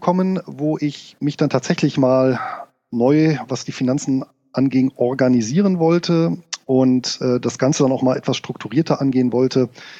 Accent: Rhineland, Germany; born there; als gebürtiger Rheinländer war ich natürlich auch ein Freund des Feierns

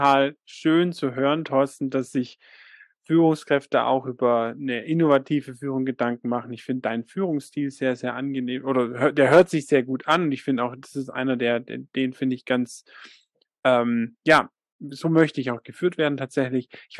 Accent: Germany; da kommen manchmal Ideen über den Teich rüber geschwappt, wo wir Deutschen sagen, wow, langsam, ganz langsam

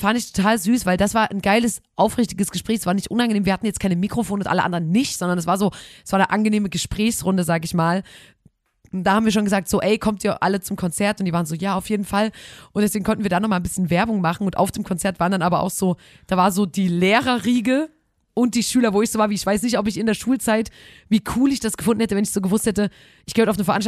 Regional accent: Saxony, Germany; also sag ich jetzt als Sachse

